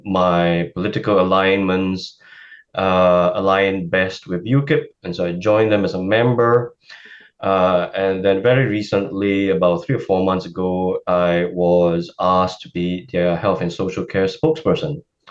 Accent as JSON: {"language": "English", "country": "Singapore", "moved": "as an adult", "lives_now": "Glasgow, United Kingdom", "said": "I am a migrant. I'm from Singapore, and I came here to study at Glasgow University. And I loved it so much, I stayed afterwards."}